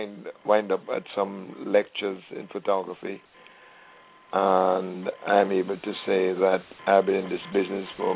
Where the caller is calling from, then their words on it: Mount Vernon, New York, United States; I'm calling from Mount Vernon in New York.